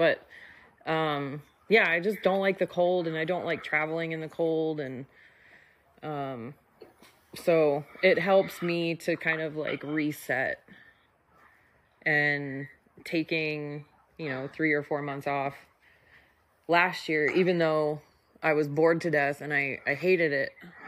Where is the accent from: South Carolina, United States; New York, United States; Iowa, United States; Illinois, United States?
Iowa, United States; moved away; Yeah, and I grew up in Iowa, so, like, I remember what that was like, and it sucks. So, right. Which is why I moved to Texas.